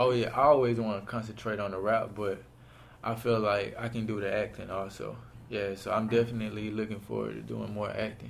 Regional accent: College Park, Georgia, United States; I'm Mexican American. I'm from Atlanta, I'm from a city called College Park. My parents are Mexicans. They are Mexican. They came from Mexico, crossed over to the United States, came to California, then went to Atlanta, and that's when I was born.

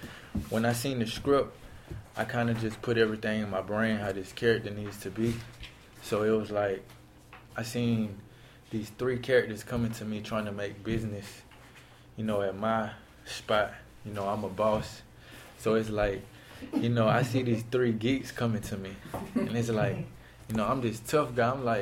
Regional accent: College Park, Georgia, United States; I'm Mexican American. I'm from Atlanta, I'm from a city called College Park. My parents are Mexicans. They are Mexican. They came from Mexico, crossed over to the United States, came to California, then went to Atlanta, and that's when I was born.

